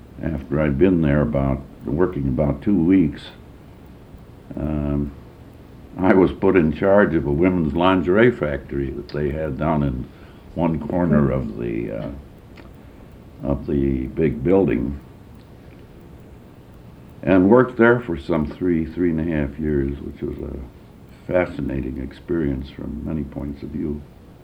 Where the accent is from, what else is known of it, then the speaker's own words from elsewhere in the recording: Chicago, Illinois, United States; Well, I grew up in Chicago. Disadvantaged parents. My father was a carpenter.